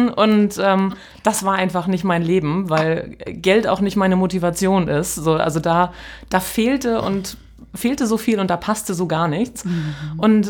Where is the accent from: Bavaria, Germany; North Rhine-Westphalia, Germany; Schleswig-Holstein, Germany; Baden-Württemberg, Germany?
Schleswig-Holstein, Germany; Ich bin in Nordfriesland groß geworden, bin 48 Jahre alt